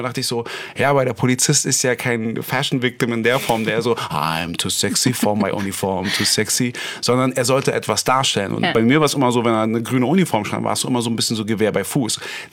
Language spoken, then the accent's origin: German; Berlin, Germany